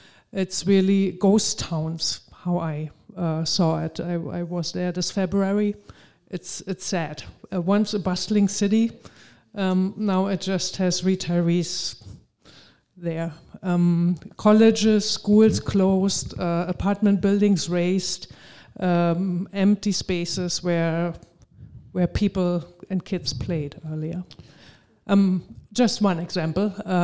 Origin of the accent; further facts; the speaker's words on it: Neubrandenburg, Mecklenburg-Vorpommern, Germany; now in United States; My hometown is Neubrandenburg. It's a city 2 hours north of Berlin. In times of the GDR, it was the youngest city in East Germany